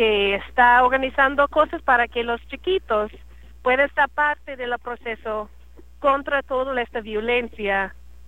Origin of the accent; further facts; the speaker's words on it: Chicago, Illinois, United States; Spanish is a second language; soy de los Estados Unidos, de la ciudad de Chicago. Soy una mamá de dos niños y también soy enfermera de la comunidad en Chicago.